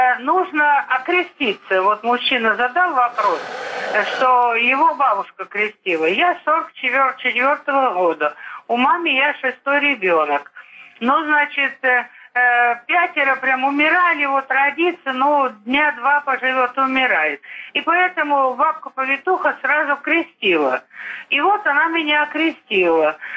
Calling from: Voronezh, Voronezh Oblast, Russia; Я из Воронежа

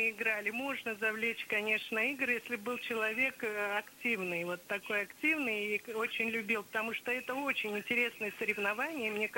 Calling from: Balakovo, Saratov Oblast, Russia; я звоню из Саратовской области, города Балаково.

